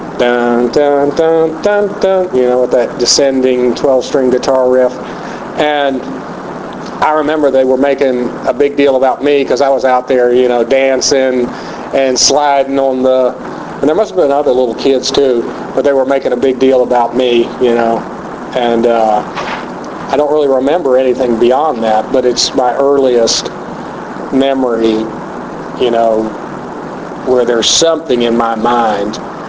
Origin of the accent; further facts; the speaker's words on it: Signal Mountain, Tennessee, United States; I grew up on Signal Mountain outside Chattanooga in a section that was called Summertown.